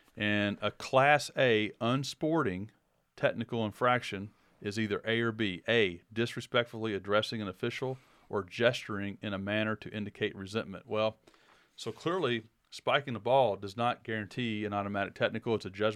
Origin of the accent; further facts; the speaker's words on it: Madisonville, Kentucky, United States; Travis Ford from my hometown in Madisonville